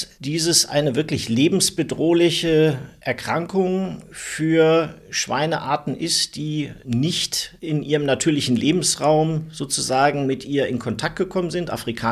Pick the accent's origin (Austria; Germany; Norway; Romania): Germany; Lower Saxony; born there; bin ich ja Nordlicht in Niedersachsen geboren, wenn auch sehr kosmopolit aufgewachsen.